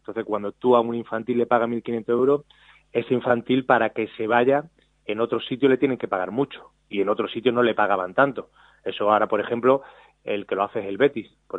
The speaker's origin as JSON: {"language": "Spanish", "town": "Málaga", "region": "Andalusia", "country": "Spain", "said": "si yo tuviera un hijo y soy de Málaga, si mi hijo tiene condiciones, querría que jugara"}